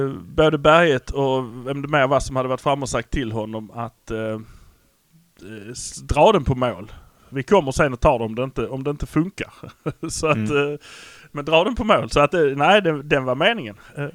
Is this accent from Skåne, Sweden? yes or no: yes; Malmö, Skåne, Sweden; vi är från Malmö.